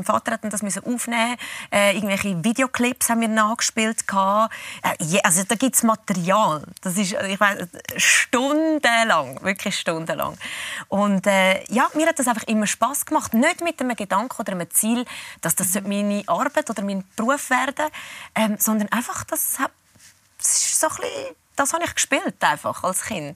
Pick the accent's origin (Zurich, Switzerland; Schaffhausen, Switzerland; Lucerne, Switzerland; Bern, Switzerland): Zurich, Switzerland; wir sind in Zürich-Schwammerdingen aufgewachsen.